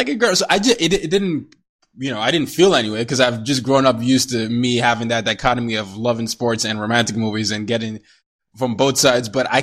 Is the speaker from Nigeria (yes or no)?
yes; Nigeria; now in New York City, United States; I'm a black man. I'm a Nigerian, living in New York City